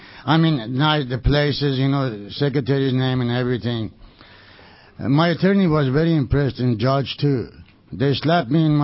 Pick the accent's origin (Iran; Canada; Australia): Iran; English is a second language; moved away as an adult; I was born and raised in Iran, and I came here about over 20 years ago. I couldn't say ABCD.